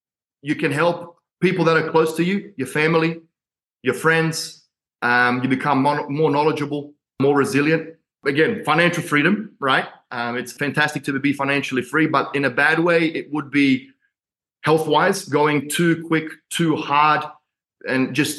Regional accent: Australia; I'm blessed to be able to live here. This is the only country that I will die for, even though I'm Australian and my parents are Croatian. I love Australia.

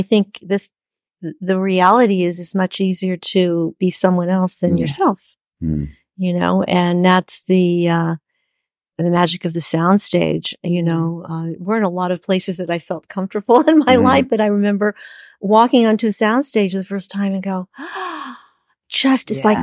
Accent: Bronx, New York, United States; I grew up in the Bronx and the Lowe's Paradise, which had stars on the ceiling.

